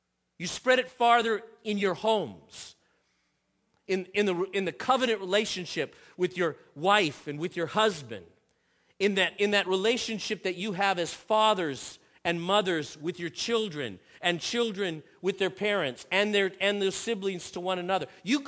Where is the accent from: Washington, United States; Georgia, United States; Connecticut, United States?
Washington, United States; Seattle; born there; also born or lived in Bellevue; I was born in Seattle. He brought me out of Seattle and I lived in Bellevue for a while.